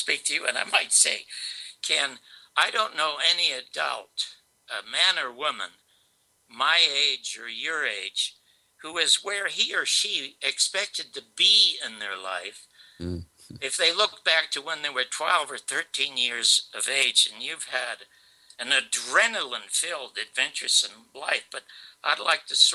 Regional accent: Toronto, Ontario, Canada; I was born and raised in Canada. I was born in the Salvation Army Hospital, Charity Hospital in Toronto

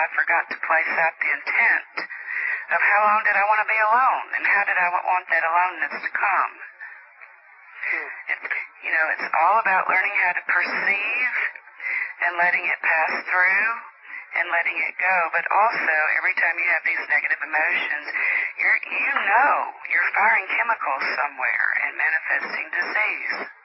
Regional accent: Alabama, United States; I'm from Alabama, but I'm married to a South African, so I probably have some combination there.

